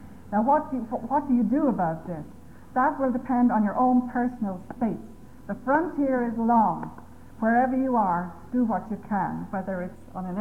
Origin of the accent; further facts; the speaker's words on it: Ireland; accent: Irish; Sorry about my Irish accent. I know I have great problems with this in England, really.